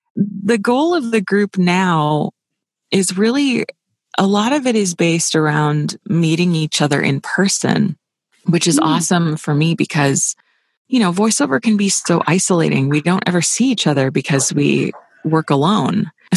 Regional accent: California, United States; No, I'm from California.

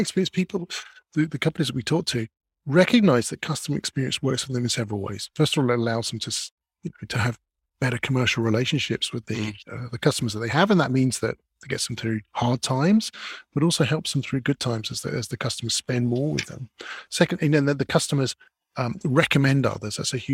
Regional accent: London, United Kingdom; I'm from Northwest London myself, and I know Wembley incredibly well.

